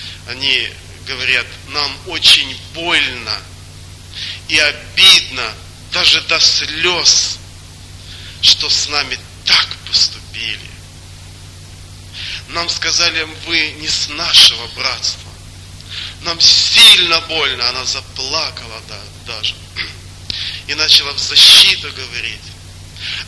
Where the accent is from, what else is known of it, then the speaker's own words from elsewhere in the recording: Russia; Вы знаете, хотя я и из России